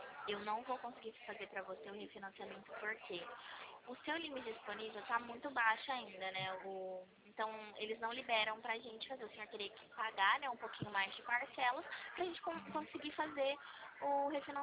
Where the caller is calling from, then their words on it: São Paulo, Brazil; a gente fala do interior de Campinas. Perto de Itu. Pertinho de Itu.